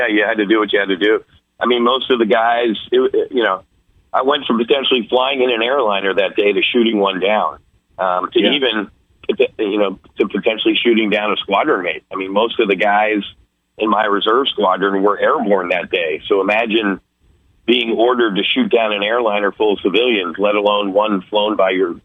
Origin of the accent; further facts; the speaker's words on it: New Jersey, United States; He was from Jersey. I'm from Jersey, kind of the same age.